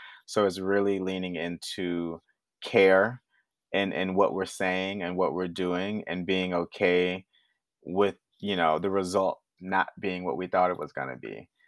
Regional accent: Houston, Texas, United States; But I'm from the South. I'm from Houston, you know. We all look after each other.

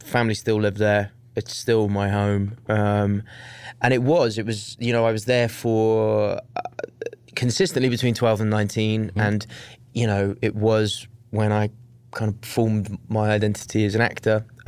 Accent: Wales, United Kingdom; moved away as an adult; now in London, United Kingdom; And then I was raised in Wales until I was 19 when I moved to London to go to drama school.

